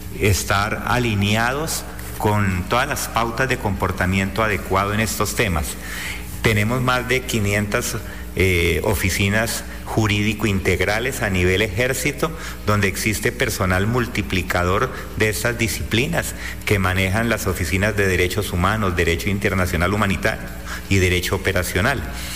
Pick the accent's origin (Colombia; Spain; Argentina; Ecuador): Colombia; todos los soldados de Colombia somos servidores públicos del Estado